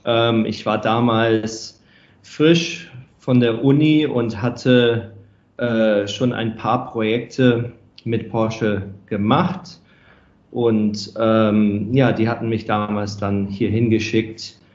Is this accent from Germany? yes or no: yes; Düsseldorf, North Rhine-Westphalia, Germany; ich komme selbst aus Düsseldorf.